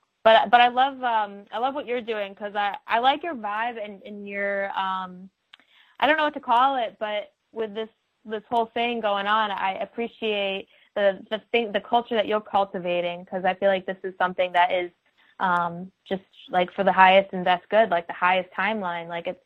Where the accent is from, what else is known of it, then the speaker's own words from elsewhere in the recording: New York, United States; I'm from the Adirondack, like, the capital region of New York, but also spending a lot of time in the southern tip of the Adirondacks in New York.